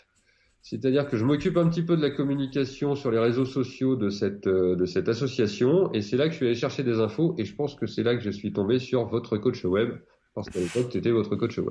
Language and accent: French; Lyon, Auvergne-Rhône-Alpes, France; moi je suis lyonnais, j'habite à Lyon, c'est une ville, il y a pas mal de dessinateurs de BD.